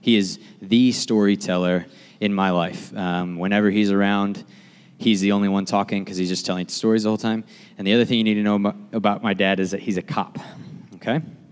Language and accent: English; Avon Lake, Ohio, United States; there's a chase coming down I-90 out of Cleveland towards my hometown, Avon Lake.